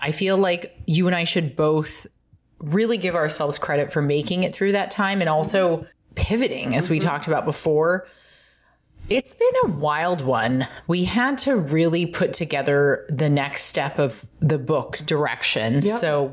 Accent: California, United States; As a Californian, born and raised, we have issues.

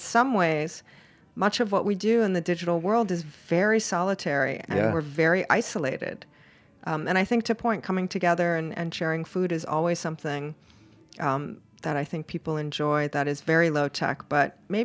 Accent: Hawaii, United States; I'm originally from Hawaii, so I like warm apartments.

